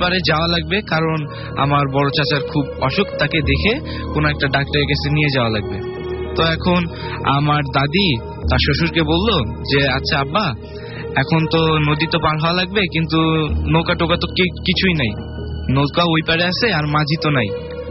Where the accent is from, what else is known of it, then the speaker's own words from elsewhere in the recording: Rangpur, Rangpur Division, Bangladesh; আমি রংপুর থেকে এসেছি।